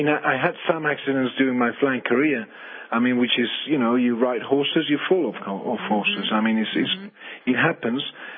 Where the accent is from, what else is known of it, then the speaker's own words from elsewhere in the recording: Spain; English is a second language; I'm from Europe, from Spain, and I was, you know, for many, many years, I was doing air shows and aerobatic flying